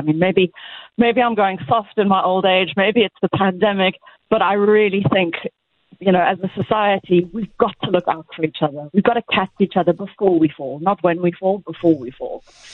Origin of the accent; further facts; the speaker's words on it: South Africa; I knew that I had a responsibility as a South African to help out